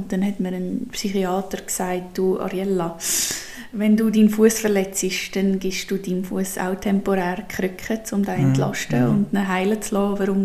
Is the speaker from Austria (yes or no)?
no; Switzerland